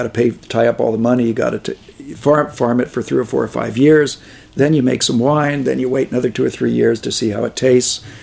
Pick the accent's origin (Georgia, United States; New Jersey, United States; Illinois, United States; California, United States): California, United States; Sonoma; We're from Sonoma, you know, a little more laid back.